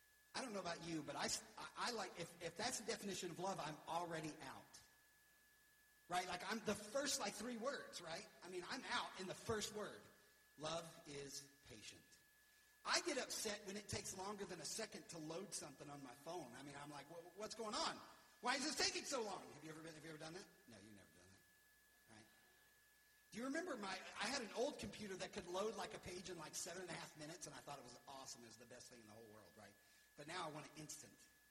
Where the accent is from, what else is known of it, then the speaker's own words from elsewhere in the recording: Deep South, United States; I grew up in the Deep South. We have a lot of like Pentecostals, and there's a whole Pentecostal movement in the Deep South.